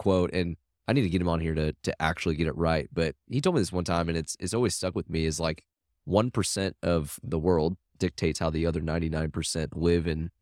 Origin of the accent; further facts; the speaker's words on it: Iowa, United States; I grew up in Iowa. I drove through some pretty small towns